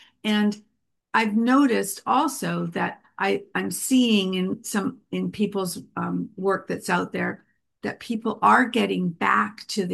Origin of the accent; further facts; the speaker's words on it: Manchester, North West England, United Kingdom; I'm from Manchester, England